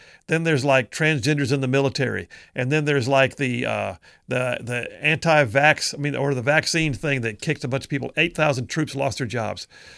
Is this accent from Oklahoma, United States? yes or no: no; Huntsville, Alabama, United States; I grew up in Huntsville. I graduated from Grissom High School. These are all my running streets that you're talking about.